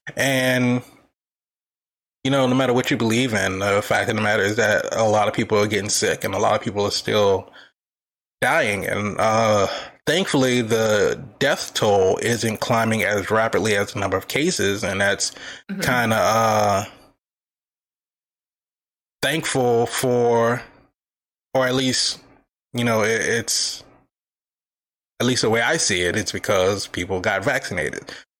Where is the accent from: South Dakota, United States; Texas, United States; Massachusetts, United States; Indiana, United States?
Texas, United States; oh, you're from Louisiana, I'm like, no, I'm from Texas.